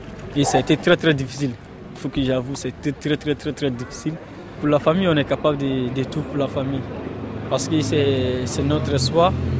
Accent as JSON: {"language": "French", "country": "Côte d’Ivoire", "moved": "yes", "lives_now": "Orléans, France", "said": "Oui, je viens de la Côte d'Ivoire. Je suis arrivé en décembre, l'année dernière, en décembre. Ça me fait bientôt un an en France, ouais."}